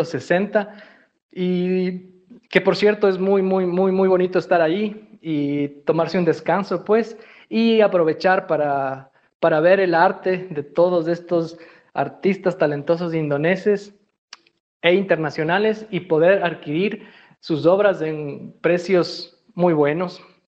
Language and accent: Spanish; Ecuador; born there; que me recuerda mucho a mi país natal, Ecuador